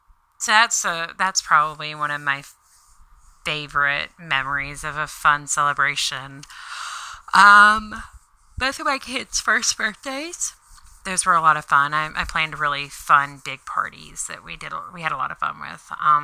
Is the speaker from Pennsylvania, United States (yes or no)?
no; Baton Rouge, Louisiana, United States; And I grew up in Baton Rouge, and they do a really good Thanksgiving.